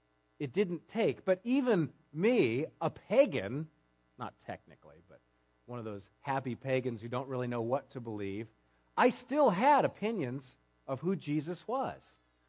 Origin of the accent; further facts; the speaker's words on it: Newton, Iowa, United States; I grew up in Newton, Iowa, graduated high school in 1985